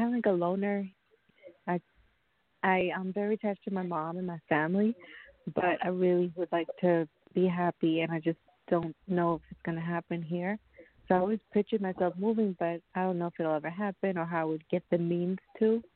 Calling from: New York, United States

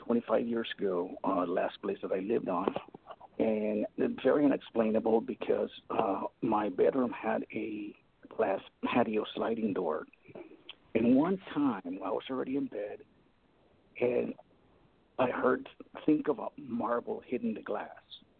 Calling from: Los Angeles, California, United States; calling from 310 Los Angeles.

